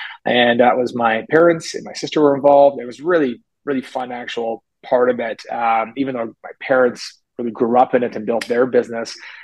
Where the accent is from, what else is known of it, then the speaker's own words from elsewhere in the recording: Edmonton, Alberta, Canada; I grew up in Edmonton, Alberta, Canada. So, we're in the Great White North, and it's definitely I think it's a cold place in the winter